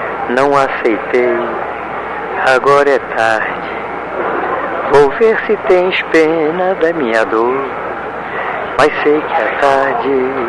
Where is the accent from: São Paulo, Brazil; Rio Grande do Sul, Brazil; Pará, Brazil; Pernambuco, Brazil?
Pará, Brazil; born there; Eu nasci em Merendo, Pará, em 1923.